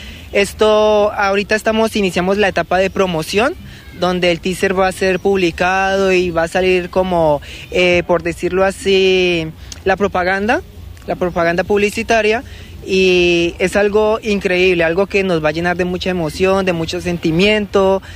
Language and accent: Spanish; Guaviare, Colombia; yo, carajo, estoy llegando a mi tierra, a mi departamento. Me llenó de mucha más emoción, mucho más orgullo.